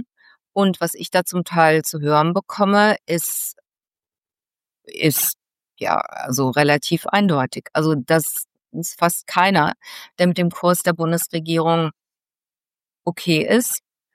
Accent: Mönchengladbach, North Rhine-Westphalia, Germany; born there; Heinsberg, was in der Nähe von meiner Geburtsstadt Mönchengladbach ist.

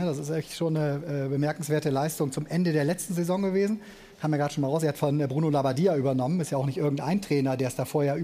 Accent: Cologne, North Rhine-Westphalia, Germany; wir kommen ja aus Köln beide

